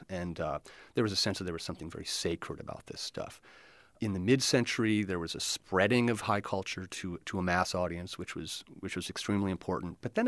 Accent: Baltimore, Maryland, United States; I'm from Baltimore, so I remember when steel started to fade out

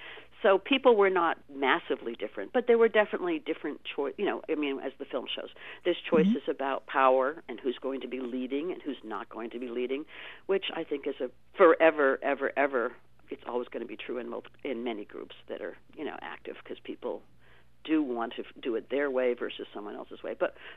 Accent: Maine, United States; also born or lived in Boston; But anyway, I grew up in Maine. I joined the women's movement in Boston.

